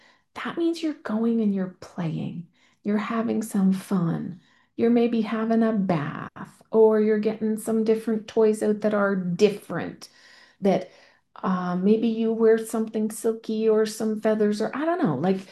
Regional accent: Canada; I am Canadian

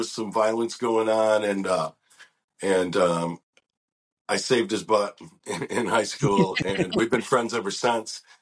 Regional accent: Flint, Michigan, United States; And I'm from Flint, Michigan, which is an incredibly oppressed area.

